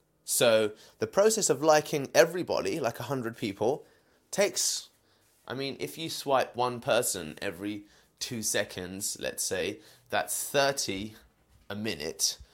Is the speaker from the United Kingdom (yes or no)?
yes; United Kingdom; I am a British Indian male, that's obvious